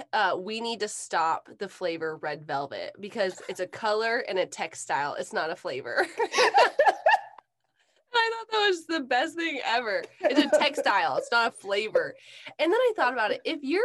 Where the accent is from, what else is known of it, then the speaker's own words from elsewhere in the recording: Alaska, United States; We're from Alaska, so I feel like Canada and Alaska wow. are similar in heart.